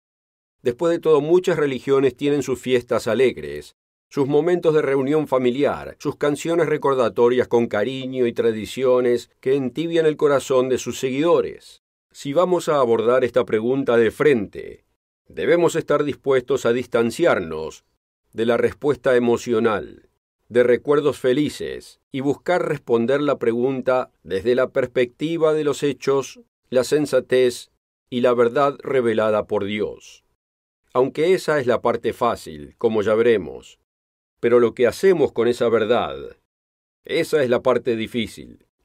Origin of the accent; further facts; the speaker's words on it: United States; permítame enfocarme en las que yo como estadounidense estoy familiarizado.